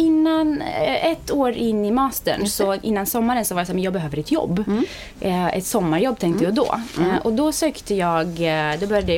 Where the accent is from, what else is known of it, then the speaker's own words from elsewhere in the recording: Transylvania, Romania; Swedish is a second language; now in Sweden; som sagt, 34 år gammal, kommer från Rumänien där jag har min familj kvar. Jag flyttade till Sverige 2008. I Rumänien så gick jag faktiskt i tysk skola hela mitt liv. Jag kommer från Transylvanien.